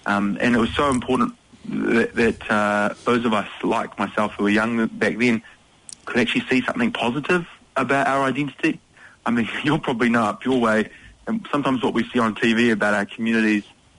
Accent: Dunedin, Otago, New Zealand; also born or lived in Christchurch; I grew up in Otapoti in Dunedin. That's where I was born. Dad moved over to Aotearoa from Samoa when he was 17 in the late 80s, and he met my mum, and so that's where I grew up. And then we moved to Christchurch

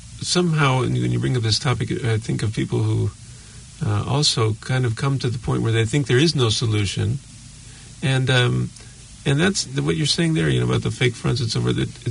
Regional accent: Ohio, United States; You know, you're reminding me, I grew up in Ohio in the United States

